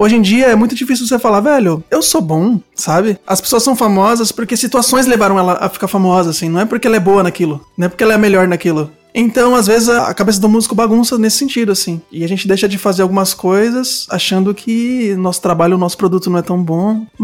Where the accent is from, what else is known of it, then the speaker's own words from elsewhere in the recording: Cubatão, São Paulo, Brazil; now in Guarulhos, Brazil; eu sou de Cubatão, mas eu também chamo Guarulhos de minha cidade. Eu vivo aqui há mais de 30 anos.